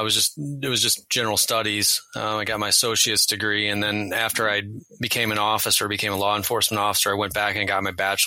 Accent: Michigan, United States; Yeah, so I grew up in Michigan, right on the shoreline, the western shoreline of Michigan

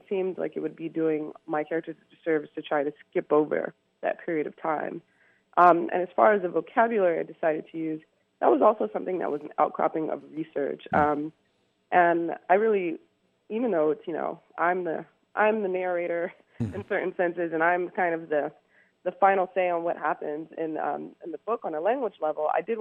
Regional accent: Los Angeles, California, United States; and I'm from Los Angeles, so 1965 in Watts

